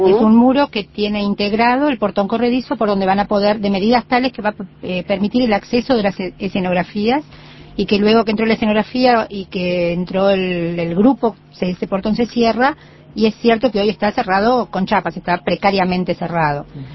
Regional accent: Montevideo, Uruguay; Los montevideanos no somos distintos cuando estamos en el Teatro de Verano que en el resto de la ciudad.

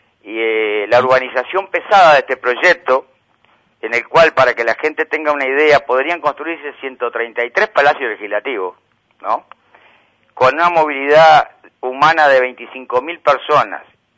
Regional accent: Montevideo, Uruguay; Mi familia arribó a esta zona en el año 21. Y bueno, ya tenemos 5 generaciones como productores montevideanos en la zona de Melilla.

